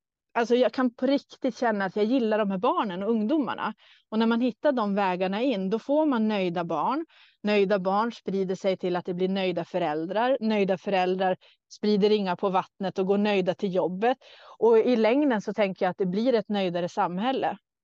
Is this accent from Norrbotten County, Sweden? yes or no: yes; Norrbotten County, Sweden; accent: Norrbotten dialect; Många vet nog att jag är norrlänning, norrbottning. Det kan man höra på min dialekt.